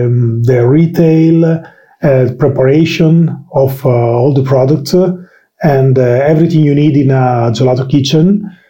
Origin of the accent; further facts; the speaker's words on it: Rubiera, Emilia-Romagna, Italy; English is a second language; I am from Rubiera, close to Modena, a small town close to Modena.